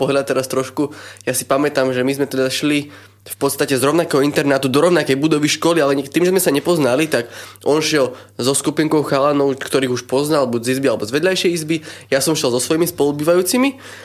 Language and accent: Slovak; Levoča, Prešov Region, Slovakia; a pochádzam z Levoče, zo severovýchodu Slovenska.